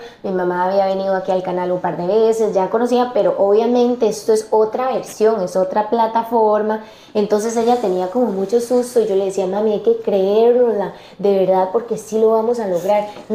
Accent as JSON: {"language": "Spanish", "town": "San Ramón", "region": "Alajuela", "country": "Costa Rica", "tie": "born there", "said": "imagínate lo que es venir de una zona rural. Toda mi familia es de San Vito de Cotobruz, pero yo nací en San Ramón porque en esos tiempos mi familia se fue para allá a buscar mejores oportunidades laborales. Entonces nací yo, que soy la última de mis hermanos."}